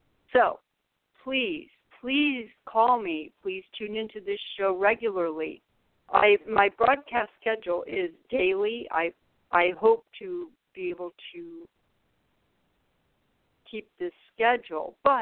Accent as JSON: {"language": "English", "region": "California", "country": "United States", "said": "I come from California. The options there are not as great for retirees."}